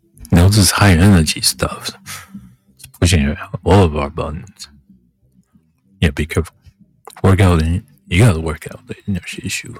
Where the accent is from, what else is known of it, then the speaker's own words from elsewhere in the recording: Taipei, Taiwan; also born or lived in New Jersey, United States; So Chris Rock lives in Jersey. Not my hometown. My hometown is Taiwan, Taipei. But my second childhood home.